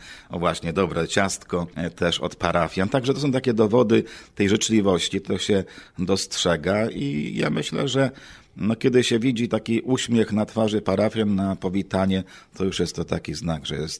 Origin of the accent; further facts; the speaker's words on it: Pomeranian Voivodeship, Poland; now in Tacoma, United States; jestem z Kaszub, a polskie Kaszuby są najpiękniejszym chyba miejscem na świecie, tak zawsze mówię.